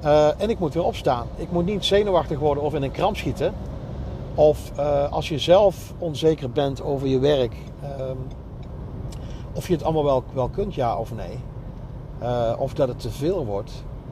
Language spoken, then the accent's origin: Dutch; North Brabant, Netherlands; accent: Brabant; Ik heb een Brabants accent wat altijd opvalt bij mensen. Van nou, die zachte G.